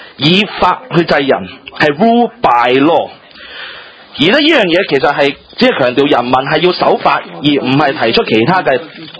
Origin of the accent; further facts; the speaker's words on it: Hong Kong; 而我哋香港人是要去真实的去争取我们应有的真普选。